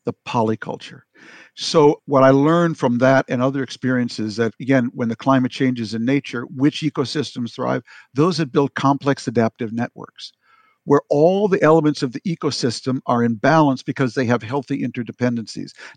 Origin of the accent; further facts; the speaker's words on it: Minnesota, United States; Frankly, because I am from Minnesota, I know that's not true.